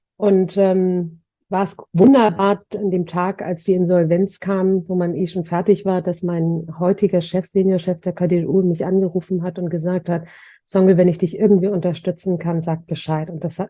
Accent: Hamburg, Germany; also born or lived in Turkey; Vater dann entschieden, dann doch uns zu holen, die Familie, und bin hier groß geworden.

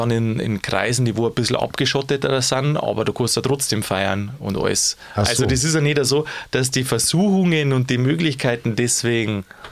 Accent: Bavaria, Germany; Zumindest bei uns in Bayern

